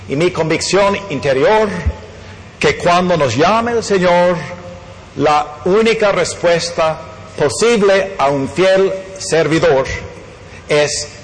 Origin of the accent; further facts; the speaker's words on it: Ponca City, Oklahoma, United States; from people I grew up with in Ponca City, or who I went to school with in the University of Oklahoma.